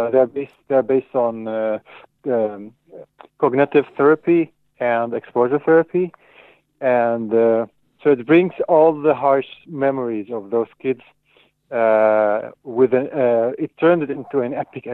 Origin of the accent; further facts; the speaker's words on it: Syria; English is a second language; moved away as an adult; now in Stockholm, Sweden; I'm from Syria. I'm 31 years old